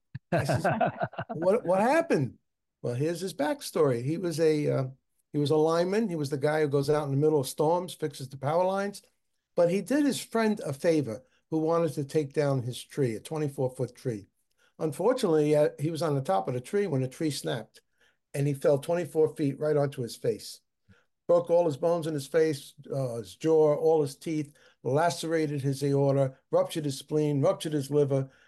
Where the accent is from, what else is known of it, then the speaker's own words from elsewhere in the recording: Bronx, New York, United States; I'm from the South Bronx.